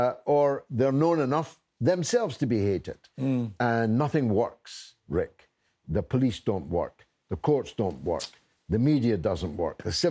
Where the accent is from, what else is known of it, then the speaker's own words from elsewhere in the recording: Scotland, United Kingdom; In Scotland.